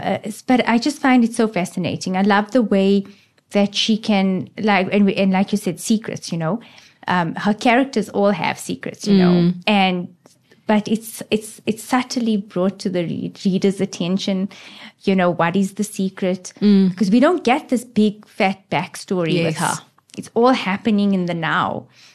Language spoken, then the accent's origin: English; India; I'm Indian, man. And everything is about food. In our homes, you know, we brought up with food becomes the language, the love language, the every language, you know.